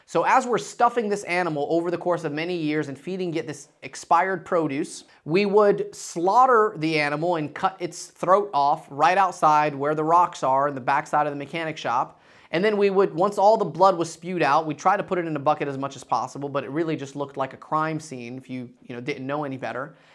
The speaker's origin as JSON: {"language": "English", "town": "Dalton", "region": "Georgia", "country": "United States", "tie": "born or raised there", "said": "So very fun times growing up in Dalton, Georgia."}